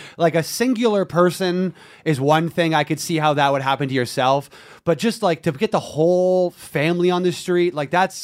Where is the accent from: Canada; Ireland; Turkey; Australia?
Canada; now in United States; I'm Canadian.